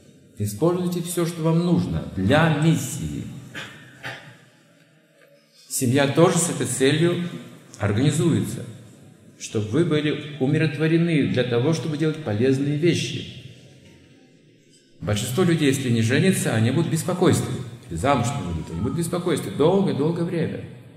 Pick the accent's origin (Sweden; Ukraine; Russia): Russia; мы закаленные, мы из России, мы можем зиму выносить тут